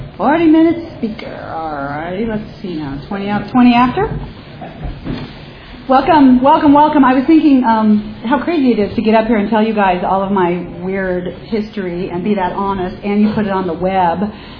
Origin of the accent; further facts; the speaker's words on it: Pomona, California, United States; So let me tell you who I am. I'm a kid from Pomona.